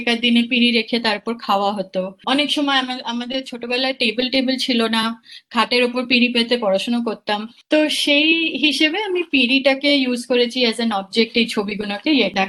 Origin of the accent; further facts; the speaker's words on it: Kolkata, West Bengal, India; খুব মনে পড়ছিল নর্থ ক্যালকাটায় আমি বড় হয়েছি, তো সেখানকার যে পুরনো পুরনো কলোনিয়াল যে বিল্ডিং গুলো